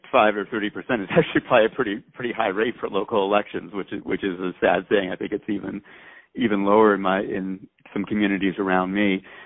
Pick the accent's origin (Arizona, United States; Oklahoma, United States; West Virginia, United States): Arizona, United States; Phoenix; When I was growing up in Phoenix, Arizona, if I wanted to watch baseball, I had to wait for the weekly game of the week on Saturday mornings.